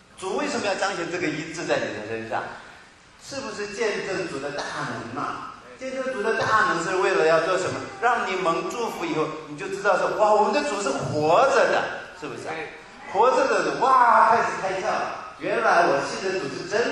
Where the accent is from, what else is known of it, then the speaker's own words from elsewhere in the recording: China; 你要想多大就想多大，我们中国人叫异想天开。